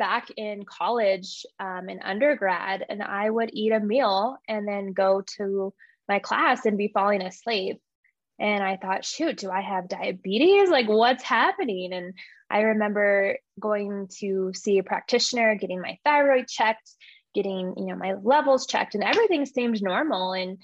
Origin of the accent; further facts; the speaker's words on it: Albuquerque, New Mexico, United States; So I'm from Albuquerque, New Mexico.